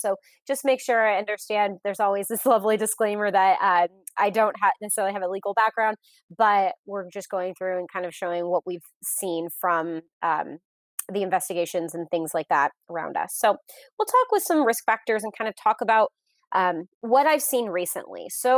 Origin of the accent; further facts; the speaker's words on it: Sacramento, California, United States; I am from Sacramento, so I get to go to lovely Napa, the wine country